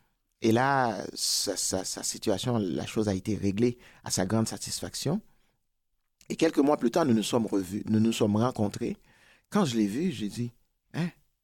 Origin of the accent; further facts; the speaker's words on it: New York, United States; also born or lived in Port-au-Prince, Haiti; J'ai dit, ben, je viens de New York.